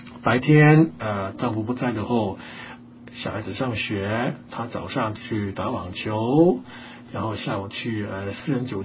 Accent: Hong Kong; born there; moved away; also born or lived in Italy / Switzerland; 我是香港出生的，我是在1978年去外国念书，那个时候我从来没有想到过会在外国进了修院的。我去了意大利，去了瑞士，在瑞士进了修院

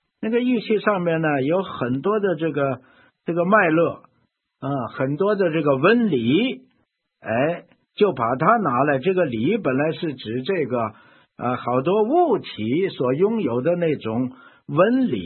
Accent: China; 我们中国人常常讲道理，事事物物都有个道理。

